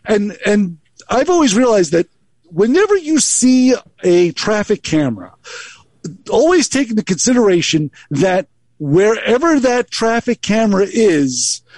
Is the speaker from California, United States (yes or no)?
yes; California, United States; Because we're all from California.